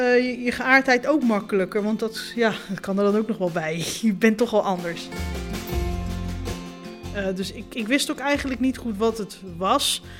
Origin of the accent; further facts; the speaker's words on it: North Brabant, Netherlands; born there; Ik kom uit Brabant, althans daar ben ik geboren. Mijn ouders komen uit Rotterdam, dus ik heb in mijn opvoeding toch wel iets anders meegekregen dan alleen maar het Brabantse.